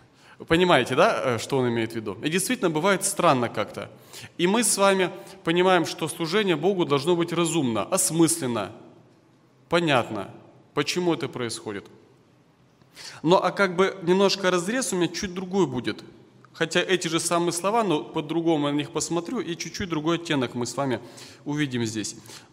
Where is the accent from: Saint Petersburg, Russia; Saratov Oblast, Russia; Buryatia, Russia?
Saratov Oblast, Russia; Balakovo; я из Саратовской области, город Балаково. Я ваш практический ровесник, мне 32 года